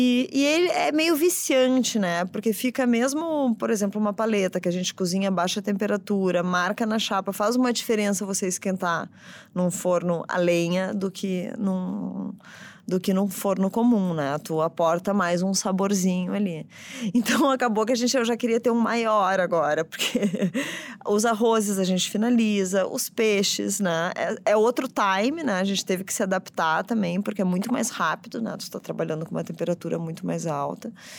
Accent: Rio Grande do Sul, Brazil; Bem, eu sou gaúcha, né?

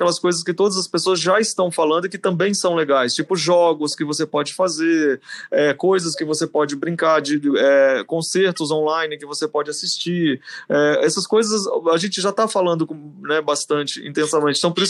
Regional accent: Minas Gerais, Brazil; eu sou mineiro, né? Então eu relembro dessas coisas de Minas

